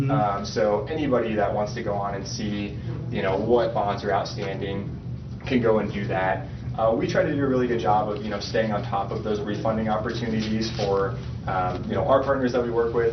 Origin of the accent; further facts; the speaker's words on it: Grand Island, Nebraska, United States; So I'm originally from Grand Island.